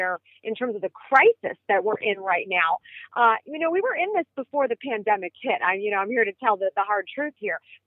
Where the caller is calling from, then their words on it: Chicago, Illinois, United States; I sure am. I'm joining you from Chicago.